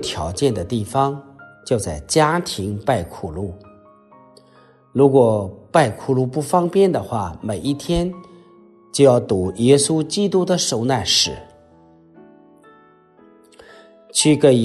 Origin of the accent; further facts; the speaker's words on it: China; 我相信我们中国人从来不张扬。